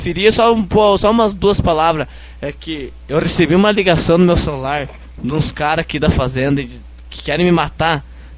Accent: São Paulo, Brazil; born there; É que eu nasci em São Paulo, né?

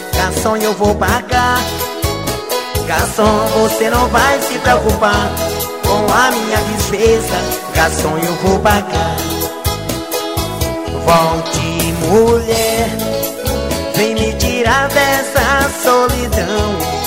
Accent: Pindaré-Mirim, Maranhão, Brazil; Quero mandar um abraço pra toda a galera da cidade de Pindaré-Miri, no Maranhão, a minha terra natal.

